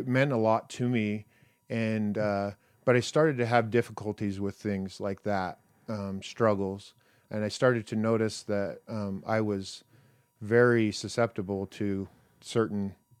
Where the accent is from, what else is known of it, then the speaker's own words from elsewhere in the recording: Price, Utah, United States; growing up in Price, I loved to play baseball. I'm from a family of 5 kids. I'm the second in line, and was born there, and had a great childhood